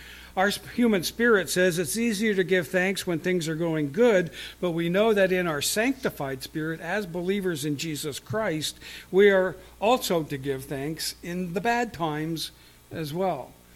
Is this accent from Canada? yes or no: yes; Canada; there is a difference for us as Christians, even though we're Canadian